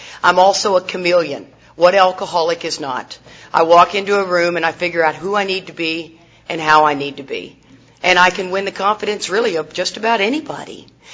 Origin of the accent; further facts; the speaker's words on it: Houston, Texas, United States; I grew up in Houston, Texas. And so we'd sit in front of the 7-Eleven